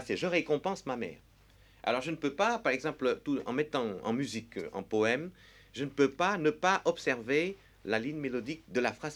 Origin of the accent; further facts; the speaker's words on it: Southern Vietnam, Vietnam; je suis d'origine du Sud. Alors, j'ai seulement cinq tons.